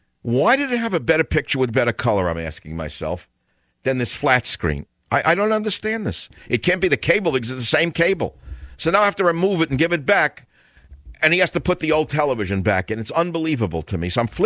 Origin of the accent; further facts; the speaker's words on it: Queens, New York, United States; All the women that I grew up with in Queens, no, God bless them, they were nice women.